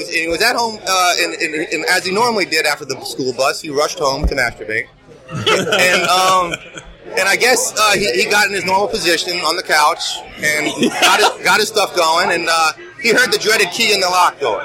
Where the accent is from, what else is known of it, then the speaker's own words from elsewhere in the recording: Florida, United States; I'm from Florida.